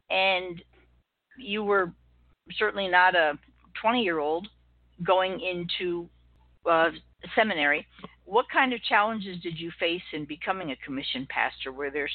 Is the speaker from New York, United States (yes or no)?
yes; New York, United States; I grew up in the Methodist church back in New York where I grew up